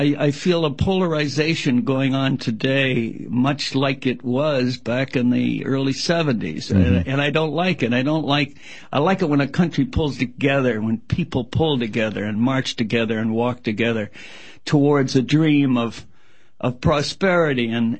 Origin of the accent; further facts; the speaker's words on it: Canada; moved away as an adult; I am a Canadian, so I took my family and I moved to London. I went to England